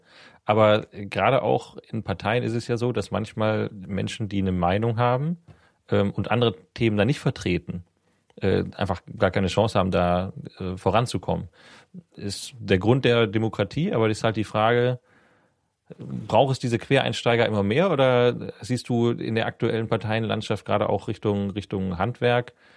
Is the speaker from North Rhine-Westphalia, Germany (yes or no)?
yes; North Rhine-Westphalia, Germany; ich komme ja aus dem Ruhrpott